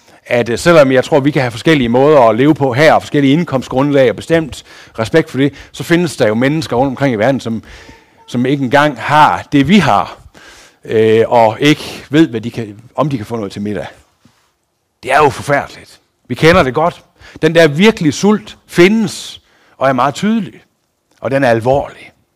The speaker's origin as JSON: {"language": "Danish", "town": "Herning", "region": "Central Denmark Region", "country": "Denmark", "said": "fordi vi kommer fra Herning, vi bygger bare det, vi ikke har"}